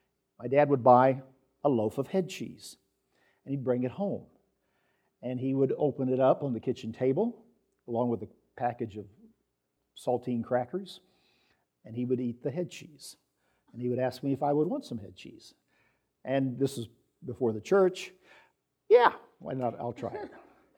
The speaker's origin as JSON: {"language": "English", "region": "Missouri", "country": "United States", "tie": "born or raised there", "said": "he'd go out to the German community near where I grew up in Missouri"}